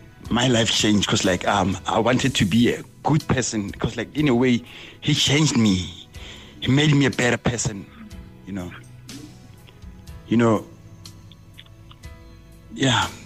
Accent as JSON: {"language": "English", "town": "Soshanguve", "region": "Gauteng", "country": "South Africa", "said": "from Soshanguve."}